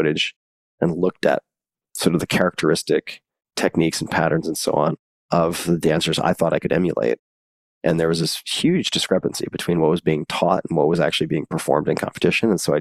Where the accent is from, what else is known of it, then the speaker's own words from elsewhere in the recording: New York, United States; And I grew up on Long Island, keep in mind.